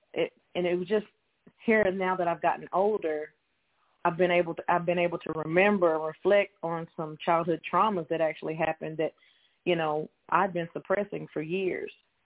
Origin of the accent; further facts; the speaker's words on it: Alcoa, Tennessee, United States; I am from a small town in Tennessee called Alcoa. Alcoa, Tennessee, and it's about 20 minutes from Knoxville, Tennessee.